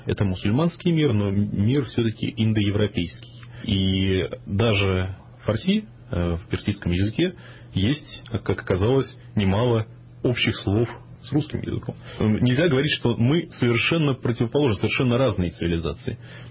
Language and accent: Russian; Russia; когда узнавали, например, что я из России